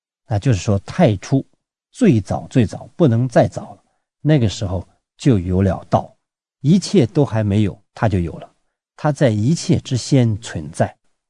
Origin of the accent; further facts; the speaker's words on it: China; 这个就是一向在我们中国人心目中间的神